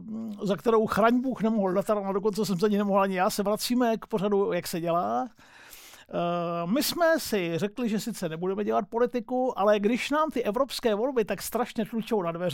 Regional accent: Jičín, Hradec Králové Region, Czechia; já jsem z Jičína.

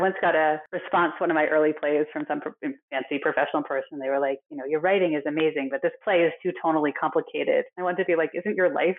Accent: New York, United States; You know, I grew up in Westchester, which has a lot of Jews, and everyone I knew was more observant than we were, or than I was.

